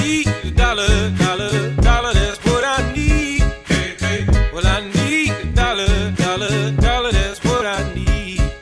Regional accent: Pittsburgh, Pennsylvania, United States; So for those of you who don't know, so I grew up in Pittsburgh, so … Desi is like short for Indian.

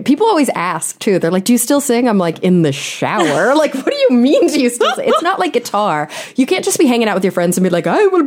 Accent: Texas, United States; Cause I'm from Texas

